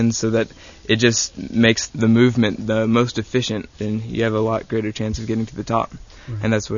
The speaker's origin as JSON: {"language": "English", "town": "Lexington", "region": "Kentucky", "country": "United States", "said": "I'm from Lexington, Kentucky. Go to school at Dunbar in the Magnet program"}